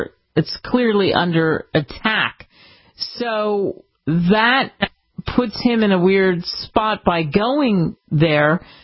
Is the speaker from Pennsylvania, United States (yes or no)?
yes; Philadelphia, Pennsylvania, United States; And because I grew up in Philly, and so we had the American history there.